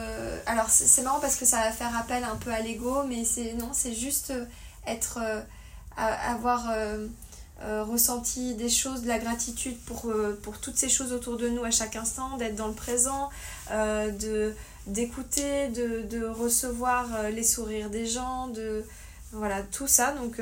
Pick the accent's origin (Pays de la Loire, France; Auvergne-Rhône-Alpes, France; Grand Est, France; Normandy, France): Auvergne-Rhône-Alpes, France; Moi, ma famille, je viens d'Ardèche